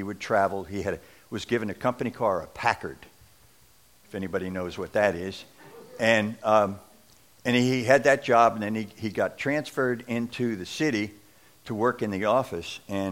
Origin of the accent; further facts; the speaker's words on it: Glen Rock, New Jersey, United States; born there; I was born in New Jersey, a little town called Glen Rock, New Jersey